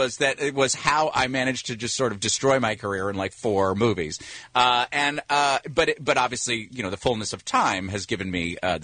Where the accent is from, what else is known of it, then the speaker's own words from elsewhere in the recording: New York, United States; I'm from New York.